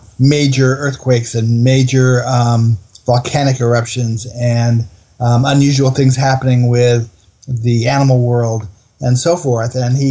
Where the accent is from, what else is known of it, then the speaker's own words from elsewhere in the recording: Portland, Oregon, United States; also born or lived in Salem, Oregon; I grew up in Portland, Oregon, Salem and Portland, Oregon